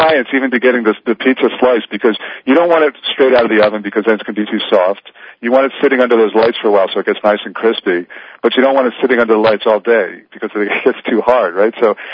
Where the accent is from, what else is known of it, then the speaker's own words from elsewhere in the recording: United States; now in Australia; I live in Australia right now. I'm an American, but I live in Australia.